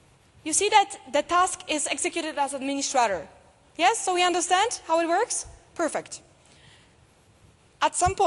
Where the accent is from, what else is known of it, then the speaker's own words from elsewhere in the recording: Poland; English is a second language; Yes, I'm from Poland, so a couple of things are happening.